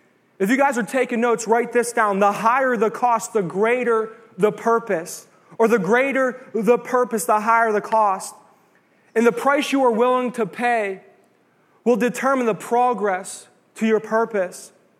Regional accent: Pennsylvania, United States; I'm from Beaver County, y'all. We all got lists around here.

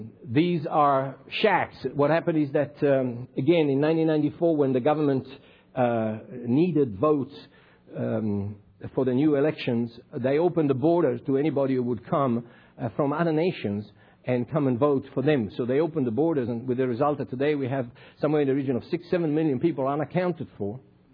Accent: South Africa; And so I feel as a South African, and I feel that my land, like the rest of the world for that matter

